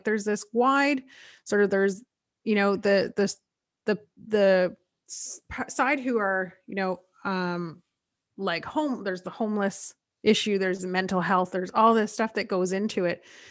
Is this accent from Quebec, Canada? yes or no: no; Belleville, Ontario, Canada; also born or lived in Toronto; now in Ottawa, Canada; I grew up in Belleville.